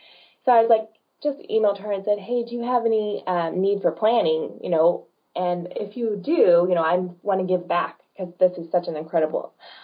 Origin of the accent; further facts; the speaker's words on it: California, United States; moved myself back to my hometown area, which is Central Valley, and now I'm here on the West Coast.